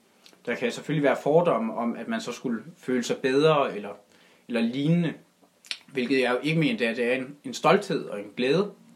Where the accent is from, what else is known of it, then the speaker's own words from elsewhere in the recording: Central Denmark Region, Denmark; Jeg er oprindelig fra Salling, op nord for Skive. Nu bor jeg så i Forborg sammen med min kæreste, og har gjort det siden oktober.